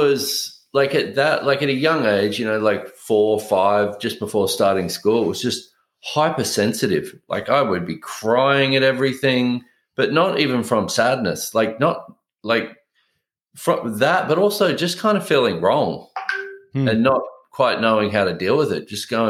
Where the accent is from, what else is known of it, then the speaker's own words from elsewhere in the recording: Australia; I grew up in Australia.